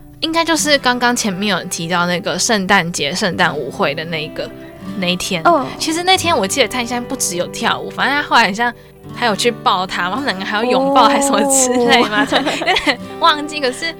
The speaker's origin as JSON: {"language": "Chinese", "region": "Taipei", "country": "Taiwan", "said": "我是台北人、嗯、但其实在我的从小学啊一路到高中，我很少遇到跟我一样这么会讲台语的人"}